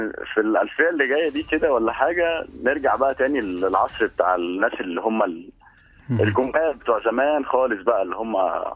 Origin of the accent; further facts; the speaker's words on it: Giza, Giza Governorate, Egypt; انا من الجيزه